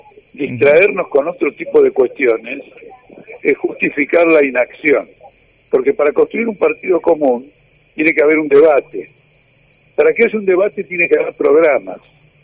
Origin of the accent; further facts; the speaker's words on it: Argentina; esto nos importa a nosotros como argentinos y como parte de América Latina